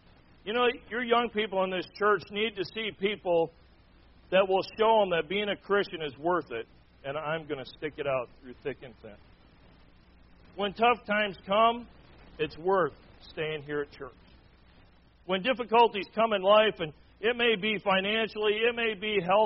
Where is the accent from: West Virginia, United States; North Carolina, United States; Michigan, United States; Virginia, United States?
Michigan, United States; Foster Area; You know, as a young man growing up in Foster Area, Michigan, and some I talked to from Michigan kind of know where Foster Area Mayville is, but Foster Area, Michigan is a spot on the map.